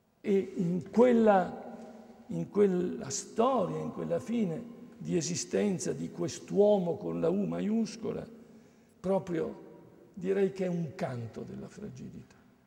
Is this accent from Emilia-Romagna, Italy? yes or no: no; Verona, Veneto, Italy; io sono di Verona, nato a Verona